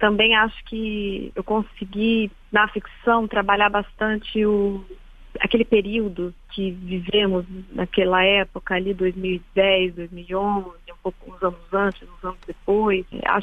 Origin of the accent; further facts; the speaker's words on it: Sarras, Santa Catarina, Brazil; eu me lembrava muito da minha infância, da minha adolescência em Sarras, que é uma cidade pequena, de Santa Catarina, quer dizer, é distante, mas ecoa, né?